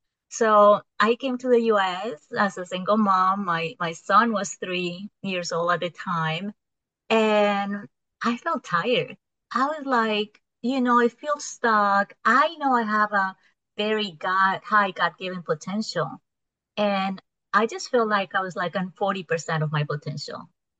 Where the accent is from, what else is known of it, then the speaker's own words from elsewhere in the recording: Colombia; English is a second language; I actually I'm from Colombia originally, but I live about 3 or 4 months of my year in the U.S., and then I travel the whole world the rest of the year.